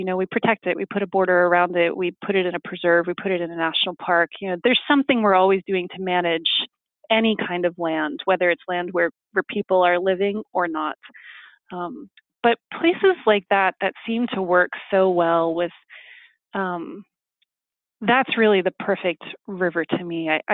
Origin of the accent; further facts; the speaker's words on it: Northeast, United States; I love trees. I'm from the Northeast, and so trees are just really appealing to me.